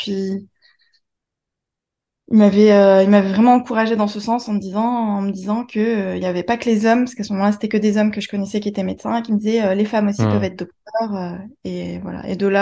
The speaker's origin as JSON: {"language": "French", "town": "Calais", "region": "Hauts-de-France", "country": "France", "tie": "born or raised there", "lives_now": "Lille, France", "said": "J'ai grandi dans les Hauts-de-France, plus précisément à Calais. Et depuis quelques années, je suis installée à Lille."}